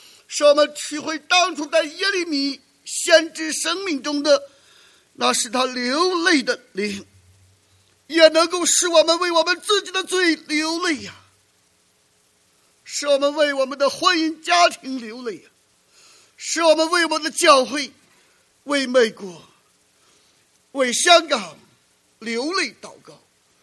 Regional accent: China; 因为我们中国人、华人，我们这些精英分子、负责任的人，常常愿意流汗，甚至常常愿意流血，牺牲都不怕啊！

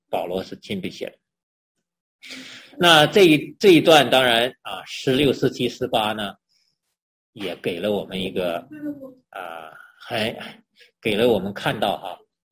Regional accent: China; 很像我们中国人，我们要先套关系哈，我们要先向近乎。

